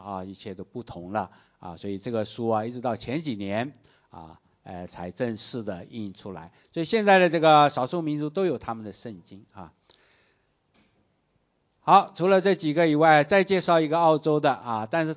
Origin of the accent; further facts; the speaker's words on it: Fuzhou, Fujian, China; 所以他后来来到这个福州啊，算是我的老家啊，我算是福州人嘛